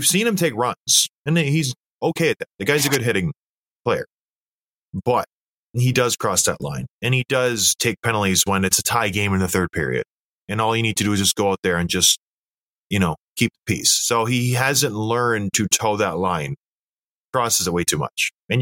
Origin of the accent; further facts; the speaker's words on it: St. Catharines, Ontario, Canada; I grew up in St. Catharines, Ontario.